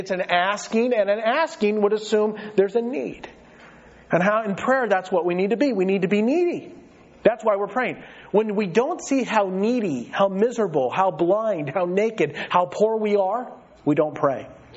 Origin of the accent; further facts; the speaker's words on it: United States; I like peace and joy and blessing and ease. I'm an American.